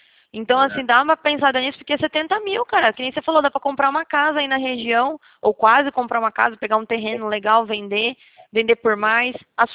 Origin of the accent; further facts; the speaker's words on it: Paraná, Brazil; now in São Paulo, Brazil; É, eu sou do Paraná também. Eu moro aqui em São Paulo, mas eu sou do Paraná.